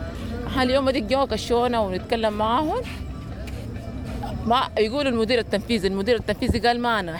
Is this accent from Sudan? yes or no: yes; Sudan; دي بلدنا السودان اصلا يعني اصلا دي بلدنا